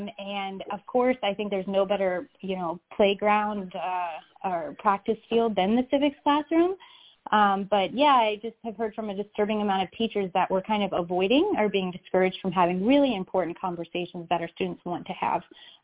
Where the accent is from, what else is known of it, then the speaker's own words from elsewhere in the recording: Virginia, United States; So, we're both kind of from rural parts of the U.S. I'm from Virginia.